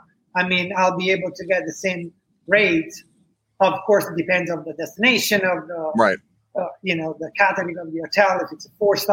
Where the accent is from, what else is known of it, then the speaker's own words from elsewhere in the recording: Italy; I'm from Italy.